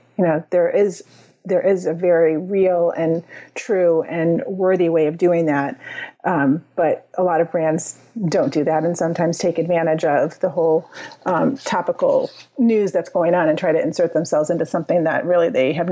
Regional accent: Orlando, Florida, United States; And I felt like I could put myself in the situation of Orlando because I'm from Orlando

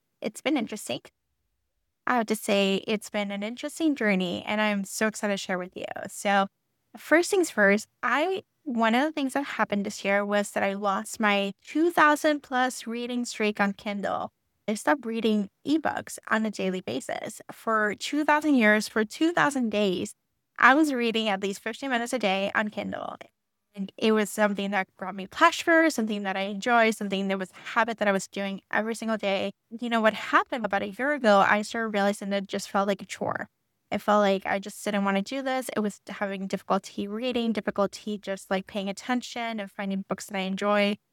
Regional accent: Puerto Rico; I'm actually from Puerto Rico, and it's most of my friends from Puerto Rico actually moved to Miami.

